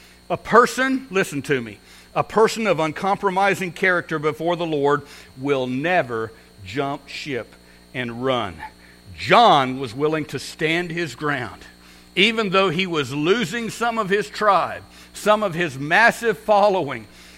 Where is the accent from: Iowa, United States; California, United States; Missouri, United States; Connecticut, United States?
Iowa, United States; Ottumwa; because you see, I'm originally from Ottumwa, Iowa, I made my way back to a little church.